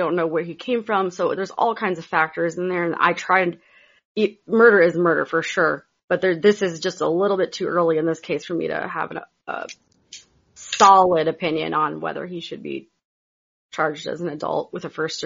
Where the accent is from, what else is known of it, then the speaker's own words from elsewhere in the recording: Michigan, United States; born there; Like, yeah, we lived on 50 acres when I was born in Michigan.